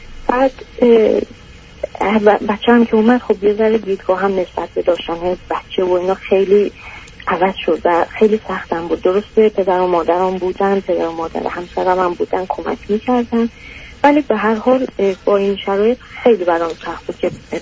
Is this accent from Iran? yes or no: yes; Iran; moved away as an adult; now in Europe; من تقریبا 26-27 بودم که از ایران اومدیم بیرون.